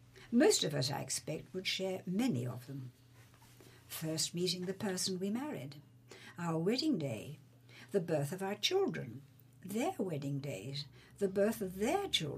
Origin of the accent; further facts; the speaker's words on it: Weymouth, South West England, United Kingdom; Growing up in Weymouth, tea on the beach, always with banana sandwiches.